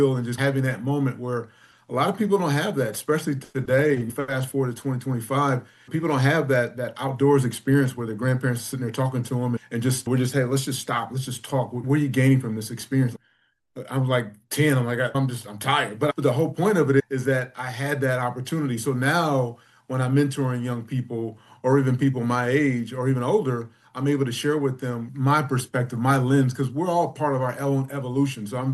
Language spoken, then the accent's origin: English; Michigan, United States; So I was brought up in Michigan and in a very agricultural environment where I was involved with 4-H, and my mother's mother was a farmer and my father's mother was a farmer.